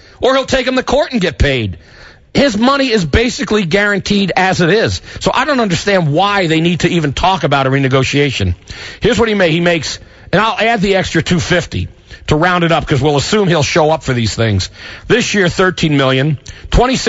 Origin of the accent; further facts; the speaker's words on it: Bradley Beach, New Jersey, United States; I grew up in New Jersey on the beach. It was a great way to grow up, playing in the sand on you know, on the beach of Bradley Beach, which is where I live.